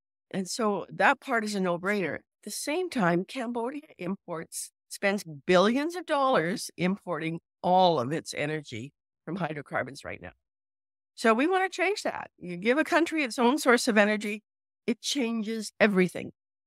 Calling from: Alberta, Canada; And I'm joining you from Northern Alberta right now.

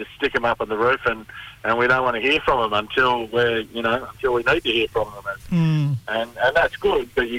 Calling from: Sydney, New South Wales, Australia

